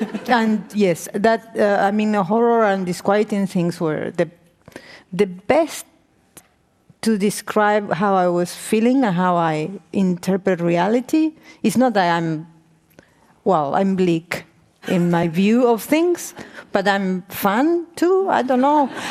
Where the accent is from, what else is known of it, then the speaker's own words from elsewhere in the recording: Argentina; I'm from Argentina